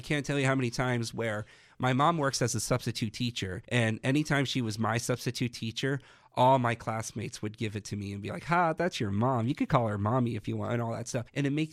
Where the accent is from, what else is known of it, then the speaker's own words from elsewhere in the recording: Virginia, United States; I grew up in Virginia, so I had to sign a permission slip every single year